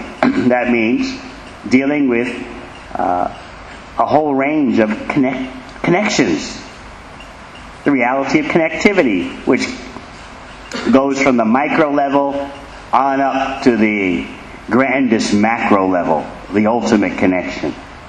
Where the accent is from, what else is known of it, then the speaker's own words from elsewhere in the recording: New York City, New York, United States; now in New Zealand; I said, I'm a refugee from New York.